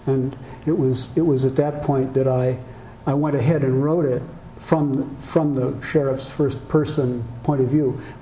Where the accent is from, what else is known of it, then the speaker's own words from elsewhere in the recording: Midwest, United States; now in Putney, United States; I'm from the Midwest. But I had always wanted to live in a rural setting with forests and fields and such like, and so I was eager to give it a try, and we came up, me with a freelance job, and moved up to Putney, Vermont.